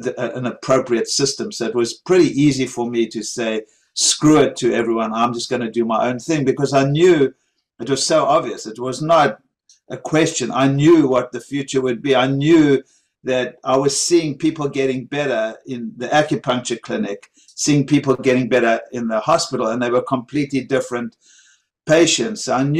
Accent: South Africa; growing up in South Africa, during apartheid, and being, you know, came from a very political family that was against apartheid.

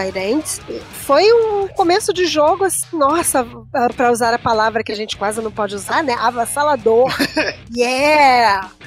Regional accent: Brazil; que sou torcedora, que sou brasileira

